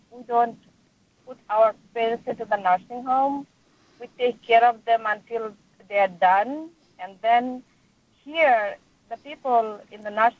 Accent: India; now in Queens, United States; A holiday in our country, I come from India

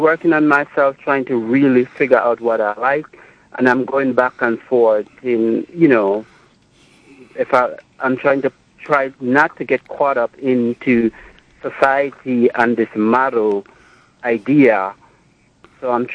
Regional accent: Jamaica; I'm from Jamaica, and the men in Jamaica, they're like a big woman.

